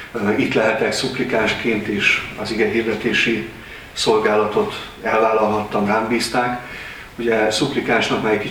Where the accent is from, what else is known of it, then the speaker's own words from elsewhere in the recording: Nyíregyháza, Szabolcs-Szatmár-Bereg, Hungary; én nyíregyházi vagyok, tehát Nyíregyházán születtem, evangélikus családba, felmenőim is